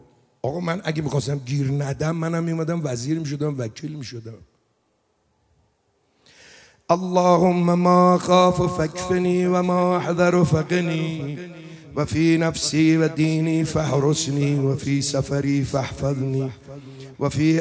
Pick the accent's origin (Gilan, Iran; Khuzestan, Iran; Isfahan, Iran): Gilan, Iran; Rasht; آو بقول ما رشتیم، ما رگ رشتیم